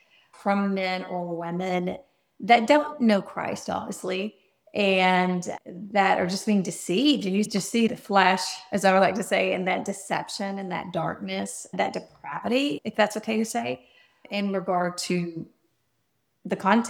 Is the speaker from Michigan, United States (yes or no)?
no; Georgia, United States; I mean, at first, since I was a small town girl and growing up in Georgia, and we went traveling to Tennessee, like the Great Smoky Mountains in Florida.